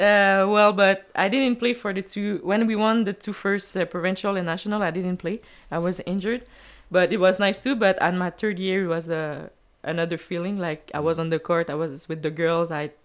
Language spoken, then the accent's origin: English; Montreal, Quebec, Canada; Yeah, so I grew up in Montreal with both of my parents.